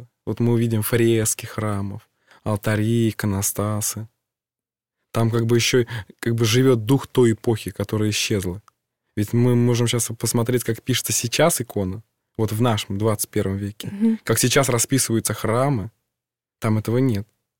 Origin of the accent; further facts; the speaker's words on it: Sergiev Posad, Moscow Oblast, Russia; Я в детстве жил в Сергиевом Посаде